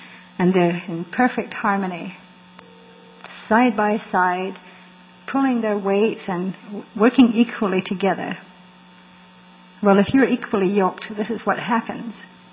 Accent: Scotland, United Kingdom; I was raised a Catholic in Scotland by a very good father who loved the Lord and taught me likewise.

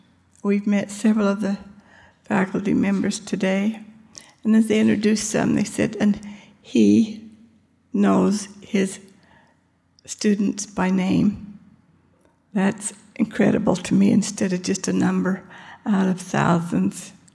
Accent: Scotland, United Kingdom; Even though … from Scotland, green's my favorite color

